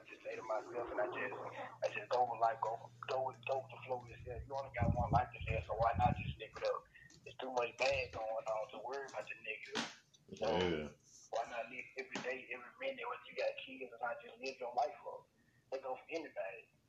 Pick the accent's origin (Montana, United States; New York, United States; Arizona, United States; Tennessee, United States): Tennessee, United States; Memphis; But I'm from Memphis, Tennessee. I'm one of the hottest promoters in Memphis.